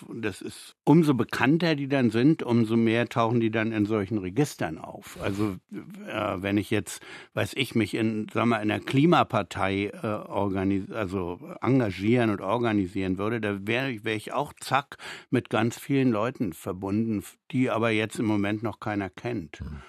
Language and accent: German; West Berlin, Berlin, Germany; gerne über meine Kindheit und Jugend in West-Berlin